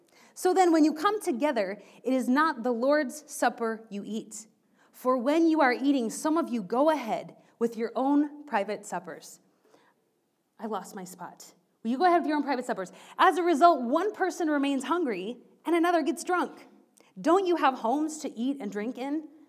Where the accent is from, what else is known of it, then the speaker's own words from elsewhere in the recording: United States; But I'm American and I'm preaching, so I had to bring up Thanksgiving.